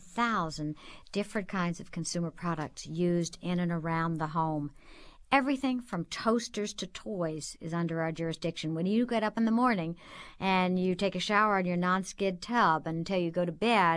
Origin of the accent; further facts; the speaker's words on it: Washington, District of Columbia, United States; I was a Washingtonian. I grew up here in Washington, and after I went away to Smith College and then came back and graduated from George Washington my last year